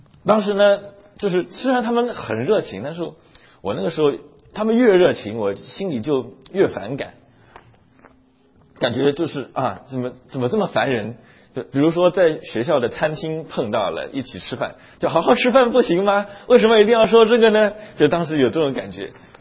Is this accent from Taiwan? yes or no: no; China; born there; 我是1980年代出生在大陆